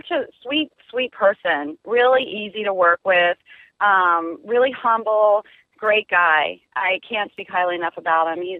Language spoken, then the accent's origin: English; East Coast, United States; I'm from the East Coast, so I've been in New York during 4th of July